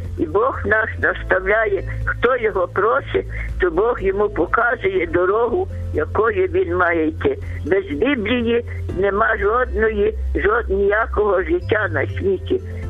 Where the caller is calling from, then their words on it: Lviv Oblast, Ukraine; Я з Львівської області.